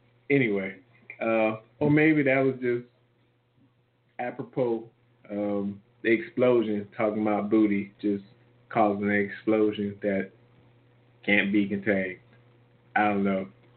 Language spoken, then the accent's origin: English; United States; It's just like, yeah, we're Americans. I'm American. I'm American.